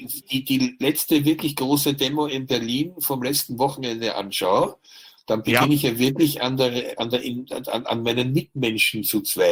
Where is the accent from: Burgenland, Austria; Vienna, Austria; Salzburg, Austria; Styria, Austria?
Vienna, Austria; ich komme ja in Wirklichkeit aus Wien